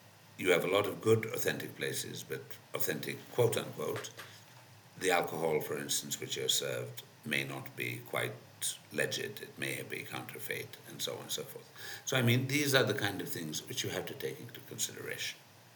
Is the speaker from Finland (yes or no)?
yes; Finland; now in Kenya; "Hi, I'm the Finnish ambassador. I'm from Finland."